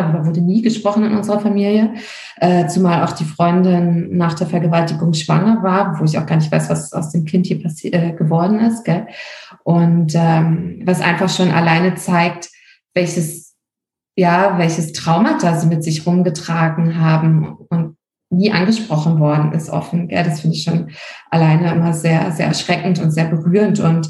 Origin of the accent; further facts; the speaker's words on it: Berlin, Germany; moved away as an adult; now in Munich, Germany; ich bin in Berlin geboren, ich bin dort auch aufgewachsen und mit 21 nach München gezogen.